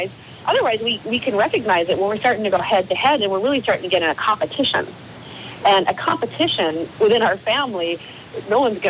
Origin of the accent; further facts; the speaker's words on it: Midwest, United States; Yes, we both are. In fact, we're both from the Midwest.